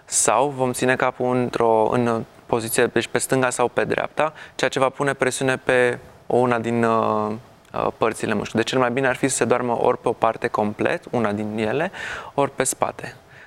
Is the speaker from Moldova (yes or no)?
no; Romania; Avem o farmacie acasă destul de bogată, în general, noi ca români.